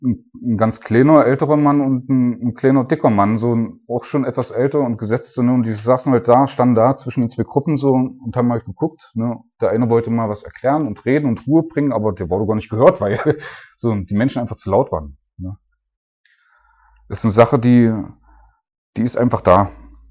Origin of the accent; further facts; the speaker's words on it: Leipzig, Saxony, Germany; ich komme aus Leipzig